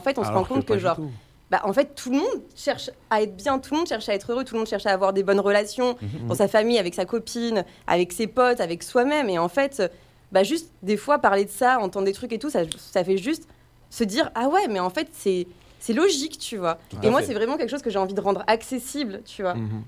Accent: Auvergne-Rhône-Alpes, France; moved away; quand je suis partie de l'Auvergne, j'étais en mode bon, vas-y, ça m'a saoulé.

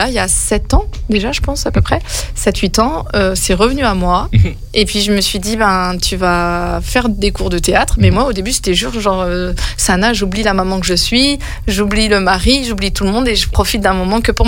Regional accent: Valence, Auvergne-Rhône-Alpes, France; born there; now in Grenoble, France; je donne mon nom de scène. Je suis grenobloise depuis plus de 20 ans, parce que je suis née à Valence, mais je suis grenobloise depuis plus de 20 ans.

